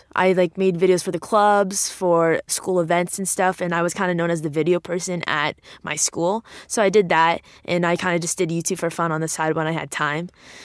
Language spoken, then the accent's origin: English; Ottawa, Ontario, Canada; also born or lived in Manila, Philippines; I was born in Manila, Philippines. My mom's Filipino, my dad is Canadian. I think we only lived there for a year. And then we moved over to Ottawa, Canada, which is where I currently live. And where my dad is from.